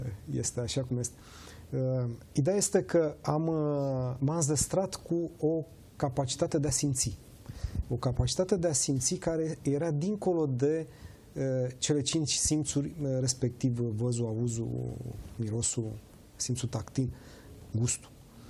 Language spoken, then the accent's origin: Romanian; Bucharest, Romania; born there; M-am născut în România, într-un stat la vremea respectivă ateu, în București